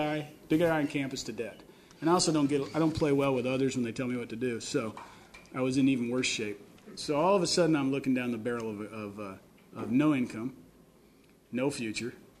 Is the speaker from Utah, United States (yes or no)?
no; Iowa City, Iowa, United States; I grew up in the University of Iowa Writers Workshop for all intents and purposes